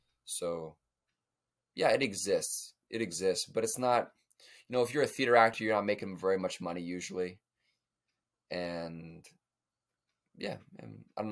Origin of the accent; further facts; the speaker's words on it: Portland, Oregon, United States; and I'm from Portland, Oregon, right? A small town that's north of California.